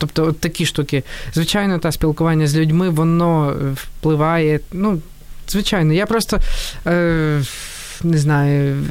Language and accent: Ukrainian; Lviv, Lviv Oblast, Ukraine; also born or lived in Novyi Rozdil; Народився в Новому Роздолі.